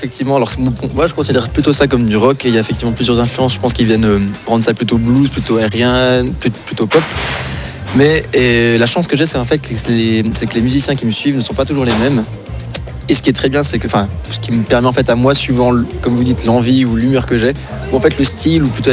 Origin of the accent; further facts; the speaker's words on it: Brittany, France; now in Switzerland; je ne suis pas du Locle, moi, je suis breton à la base, mais du coup, je vis au Val-de-Ruz depuis quand même très longtemps